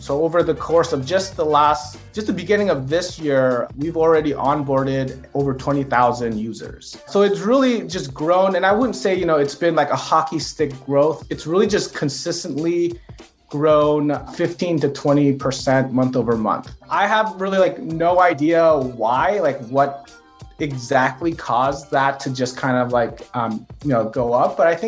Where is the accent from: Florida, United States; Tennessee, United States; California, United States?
California, United States; I am from the San Francisco Bay Area.